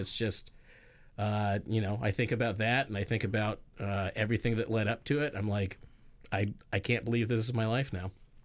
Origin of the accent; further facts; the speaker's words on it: Manley Hot Springs, Alaska, United States; Our neighbor growing up in Manly Hot Springs was Joey Reddington Jr., who was the son of Joey Reddington, who founded the Iditarod dog sled race in Alaska.